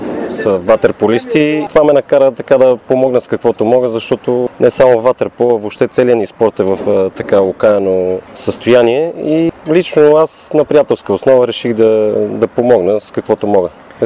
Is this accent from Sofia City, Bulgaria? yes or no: yes; Sofia, Sofia City, Bulgaria; И аз съм израснал тук в Дианабад